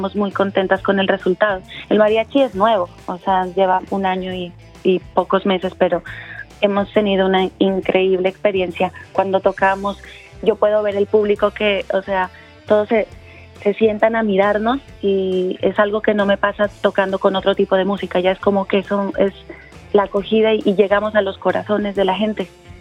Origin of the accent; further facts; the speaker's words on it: Colombia; Sabemos que nosotros no somos mexicanas, somos colombianas